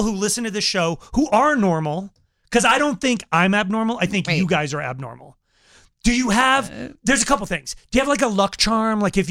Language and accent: English; Longmont, Colorado, United States; I'm from Longmont, bro.